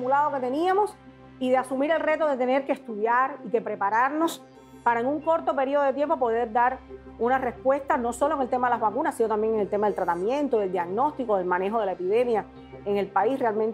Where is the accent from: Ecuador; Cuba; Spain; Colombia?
Cuba; nos tenemos que sentir muy orgullosos como científicos y como cubanos esencialmente